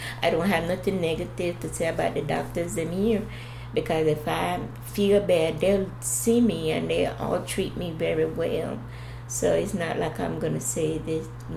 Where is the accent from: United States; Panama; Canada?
Panama; And I like, no, I'm Latina just like you. I'm from Panama.